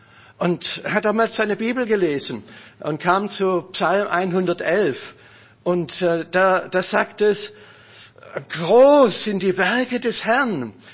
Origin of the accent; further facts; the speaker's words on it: Stuttgart, Baden-Württemberg, Germany; Vieles schien mir moderner als in Stuttgart zu sein, wo ich herkomme.